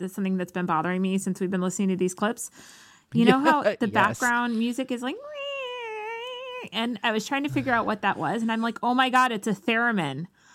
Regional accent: Birmingham, Michigan, United States; I grew up in Oakland County, Michigan, which is where all these murders took place.

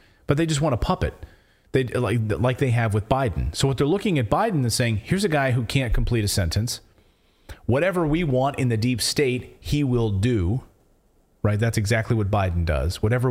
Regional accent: Pennsylvania, United States; I'm from Pennsylvania

